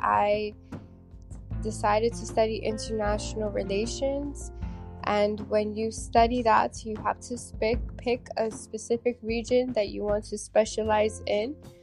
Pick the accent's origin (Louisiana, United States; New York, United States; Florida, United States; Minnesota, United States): New York, United States; born there; I was born in New York. I got my bachelor's degree at Syracuse University in international relations.